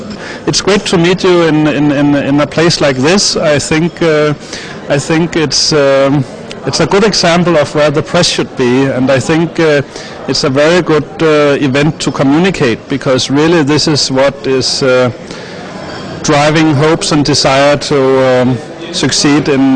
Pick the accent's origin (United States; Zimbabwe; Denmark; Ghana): Denmark; English is a second language; I'm come from Denmark